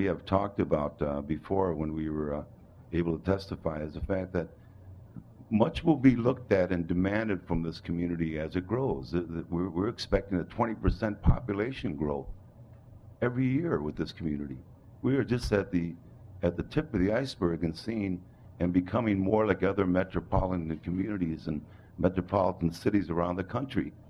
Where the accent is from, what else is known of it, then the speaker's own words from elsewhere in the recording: St. Paul, Minnesota, United States; my background, just a little bit, is I've been born and raised in St. Paul, Minnesota. My parents migrated here from Mexico in 1930.